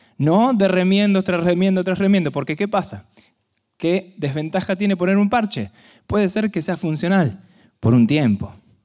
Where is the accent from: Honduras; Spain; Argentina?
Argentina; porque somos muy, muy argentinos